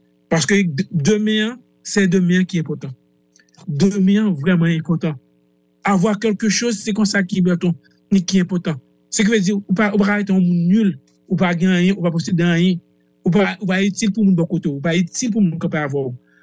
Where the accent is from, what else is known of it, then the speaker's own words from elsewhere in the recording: Haiti; en tant qu'Haïtien.